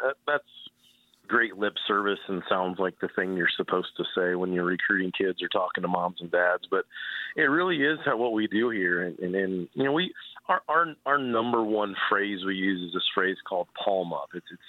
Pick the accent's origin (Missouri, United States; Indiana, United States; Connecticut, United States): Indiana, United States; I grew up in Indiana.